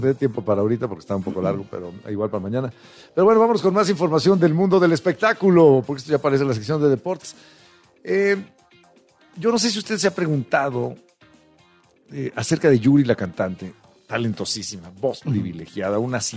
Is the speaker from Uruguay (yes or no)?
no; Monterrey, Nuevo León, Mexico; Además que yo soy regio.